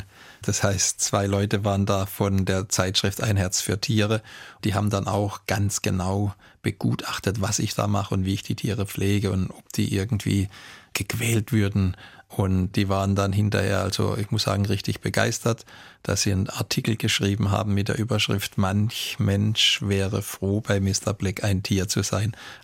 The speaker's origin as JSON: {"language": "German", "town": "Karlsruhe", "region": "Baden-Württemberg", "country": "Germany", "said": "ich komme ja ursprünglich aus Karlsruhe-Neureuth und das ist ein bisschen ein eng bebautes Gebiet."}